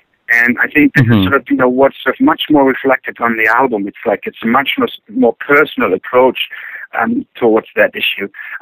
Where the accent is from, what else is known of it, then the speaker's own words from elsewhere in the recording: Germany; English is a second language; I grew up in East Germany, you know, behind the wall